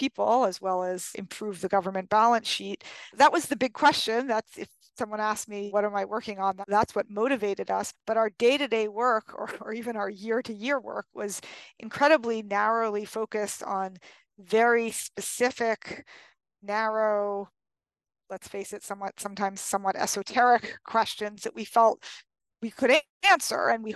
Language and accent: English; New York City, New York, United States; I grew up in New York City. Both of my parents are academics, or both biologists, actually.